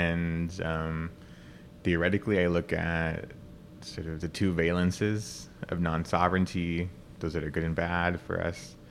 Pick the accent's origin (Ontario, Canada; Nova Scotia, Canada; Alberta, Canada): Alberta, Canada; I'm from the Drifpal Cree Nation in northwestern Alberta, Treaty 8 territory.